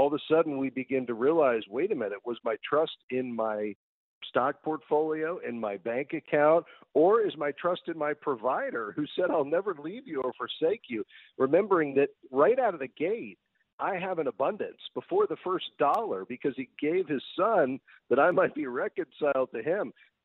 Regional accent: Florida, United States; I grew up in South Florida with on the water.

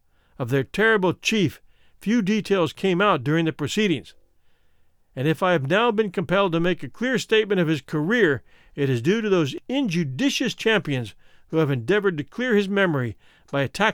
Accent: Australia; I am also Australian, but I know how to skip forward when I want to.

